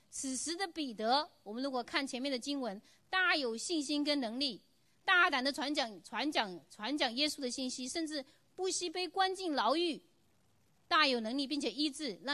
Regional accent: China; 其实我们中国人有时候也挺骄傲的，我们都叫外国人叫什么？叫鬼佬，就是其他人都是鬼，只有中国人是人。

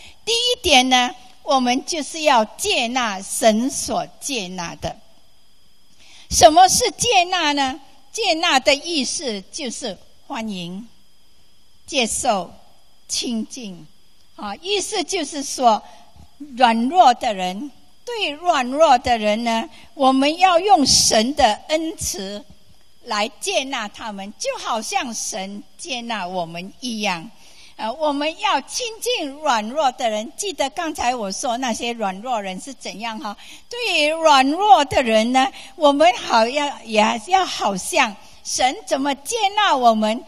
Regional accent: Malaysia; 我说我是从马来西亚来。

